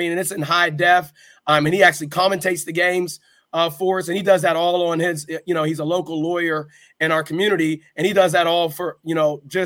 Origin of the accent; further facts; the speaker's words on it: Farrell, Pennsylvania, United States; I grew up in Farrell, so obviously I understand the dynamics there.